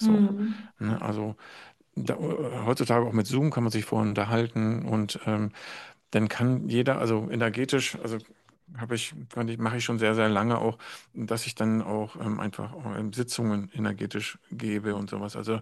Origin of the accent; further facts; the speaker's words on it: Eckernförde, Schleswig-Holstein, Germany; born there; now in Braunschweig, Germany; Eckernförde war mein Geburtsort.